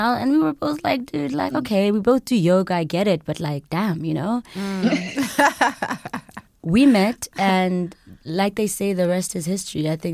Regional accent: Canada; also born or lived in Lesotho / England; And so I'm from Lesotho originally. I grew up in Canada and England because my parents were academics.

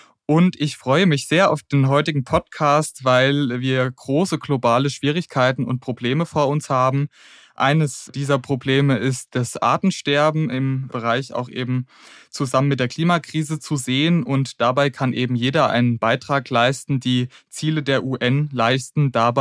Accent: Rötges, Hesse, Germany; Ich bin 21 Jahre alt und Biologiestudent. Ich komme aus Rötges. Das ist ein kleines Dorf in der Mitte Deutschlands, in der Nähe von Frankfurt.

